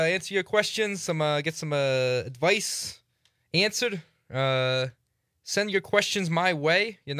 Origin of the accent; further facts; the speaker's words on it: Chicago, Illinois, United States; I'm from Chicago, the Windy City.